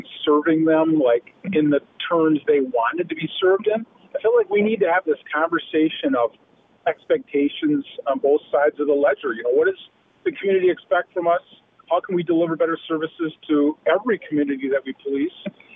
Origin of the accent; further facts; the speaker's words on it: Minneapolis, Minnesota, United States; Well, I grew up in South Minneapolis. I went to Minneapolis Washburn High School, and I grew up in a diverse environment.